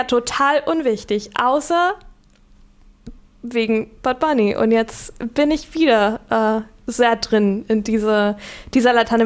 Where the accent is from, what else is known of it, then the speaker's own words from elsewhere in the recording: Chile; German is a second language; Nicht weil wegen, naja, ich komme ja aus Chile.